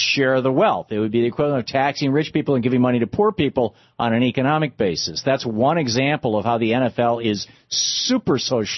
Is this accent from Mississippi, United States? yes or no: no; Michigan, United States; I used to follow the Tigers as a baseball team when I grew up in Michigan